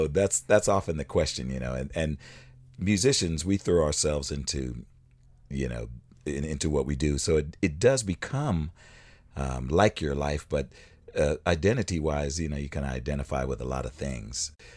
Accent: San Diego, California, United States; also born or lived in Philadelphia; San Diego is where I grew up. Okay. I was born in Philadelphia, and my father moved there when we were young.

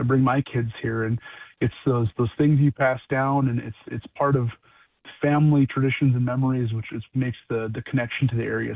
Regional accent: Bowman, North Dakota, United States; I'm a North Dakota resident first and foremost, right? I grew up in Bowman. I lived in the southwest corner my entire life

